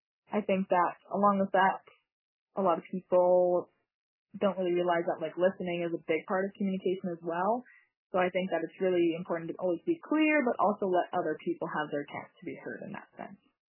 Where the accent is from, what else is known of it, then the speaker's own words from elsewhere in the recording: Hay River, Northwest Territories, Canada; also born or lived in Yellowknife; now in Olds, Canada; I'm currently in Olds, Alberta, but I'm originally from Hay River, but I've also lived in Yellowknife a little bit, so I'm kind of all over the place.